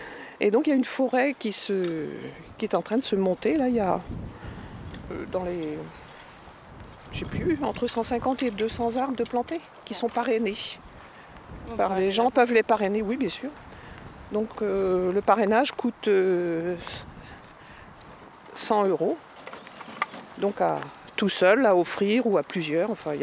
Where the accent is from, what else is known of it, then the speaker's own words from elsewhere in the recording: Gouesnou, Brittany, France; je viens de Gouesnou, donc à peu près, en kilomètres, je ne sais pas combien ça fait d'ici, 4 km à peine, je pense.